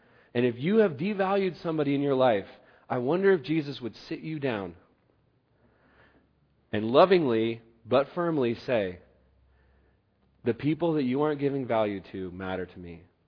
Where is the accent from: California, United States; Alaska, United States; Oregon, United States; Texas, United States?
Oregon, United States; we're from Oregon, so we see a tree